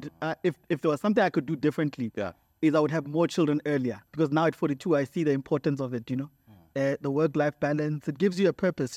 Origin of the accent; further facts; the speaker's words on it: Mamelodi, Gauteng, South Africa; I come from Mamelodi, P3, next to the graveyard.